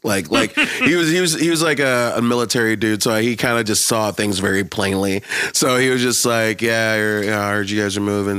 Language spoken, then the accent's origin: English; Pennsylvania, United States; So, like, growing up in the Poconos, like, because like I found punk